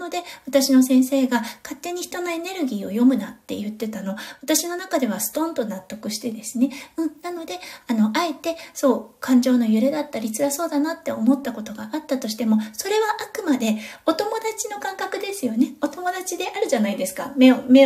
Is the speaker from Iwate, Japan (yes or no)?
yes; Iwate, Japan; 私自身が岩手県出身ということで、ね、田舎なんですよね。そう、なので、田舎育ちということもありまして、人混みが苦手という過去もありました。